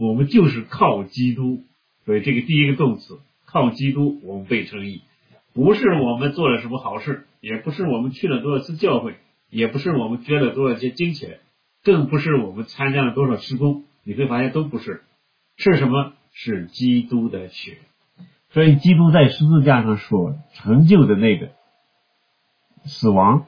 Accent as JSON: {"language": "Chinese", "country": "China", "said": "那这个概念在其他国家的人可能很难理解，我们中国人很好理解。"}